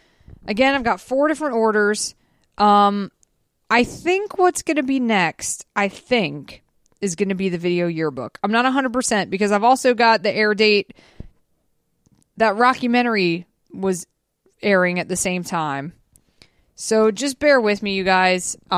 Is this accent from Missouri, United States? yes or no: no; Georgia, United States; I grew up in Georgia and I didn't have cowboys at my school.